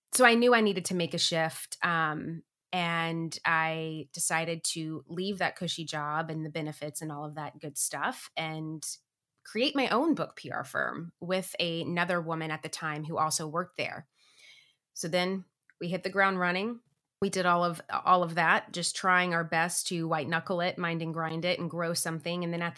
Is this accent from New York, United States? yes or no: no; Tennessee, United States; now in Los Angeles, United States; I grew up in Tennessee. I was one of four children. My dad is one of eight. My mom is one of five. So massively large family, very traditional family.